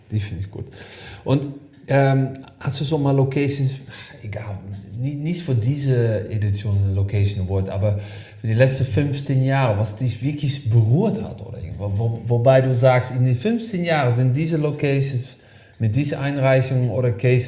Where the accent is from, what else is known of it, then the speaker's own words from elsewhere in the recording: Netherlands; German is a second language; now in Germany; ich komme aus Holland, aber ich wohne in Deutschland, sehr lange aktiv.